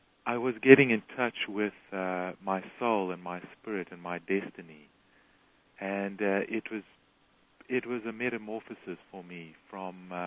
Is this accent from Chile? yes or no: no; South Africa; now in San Diego, United States; I'm originally from South Africa.